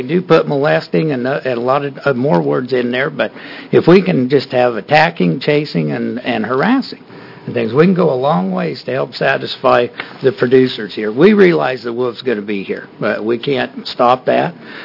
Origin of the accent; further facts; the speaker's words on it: Oregon, United States; from Wallowa County, and I am the Oregon Cattlemen's Wolf Committee Chair.